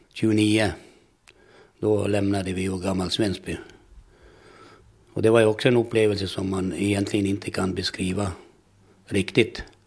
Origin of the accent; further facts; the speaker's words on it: Gammalsvenskby, Kherson Oblast, Ukraine; now in Sweden; det var ju naturligtvis en stor uppståndelse i en by som gammal svenskby. Att vi var svenskar och inte hörde hemma i Ryssland, det visste vi väl om allihopa.